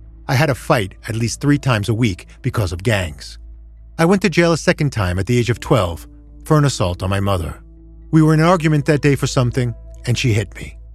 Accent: San Antonio, Texas, United States; I was born in San Antonio, Texas, on the city's east side. The drug and gang culture was thriving and spreading through that side of town.

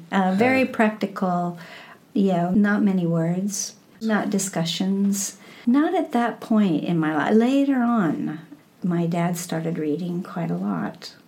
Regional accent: Iowa, United States; born there; Well, I was born in the Midwest, in Iowa, Heartland, it's called, around here.

